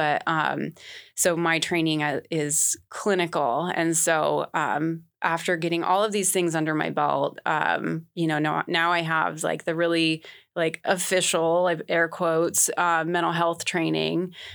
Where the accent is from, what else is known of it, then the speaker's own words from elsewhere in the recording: Alaska, United States; Sort of. I'm from Southeast Alaska.